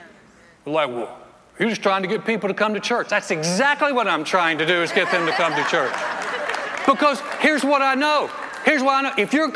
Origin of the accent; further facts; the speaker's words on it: North Carolina, United States; moved away as an adult; now in Texas, United States; And so I had just come to Texas from North Carolina. I was all into the Western experience. I was a semi-preppy frat kid from North Carolina. I moved to Texas.